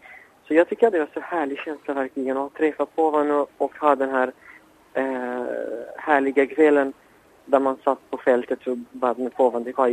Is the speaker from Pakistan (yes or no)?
no; Iraq; now in Sweden; Jag är ju som sagt mer irakier än vad jag är svensk.